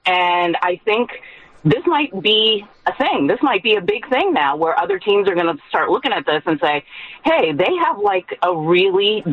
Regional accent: Nebraska, United States; I have not been to Minnesota, but, you know, I grew up in Nebraska, so I'm familiar with snow.

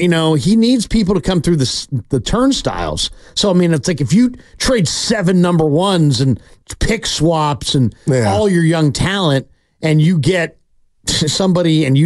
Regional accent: California, United States; I am a Warrior fan. I grew up in the Sunset. I high-fived my buddies when they got Larry Hughes.

